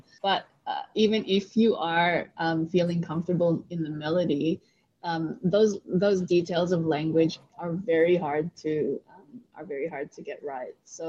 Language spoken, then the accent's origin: English; Philippines; I definitely don't feel like being Filipino gives us necessarily an advantage vocally.